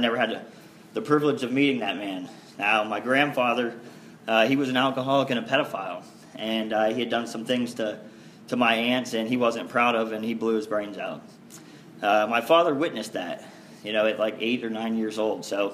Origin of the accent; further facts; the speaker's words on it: Akron, Ohio, United States; also born or lived in Brunswick, Georgia; So my first memories of life, actually, although I grew up in Ohio outside of Akron, was in Brunswick, Georgia.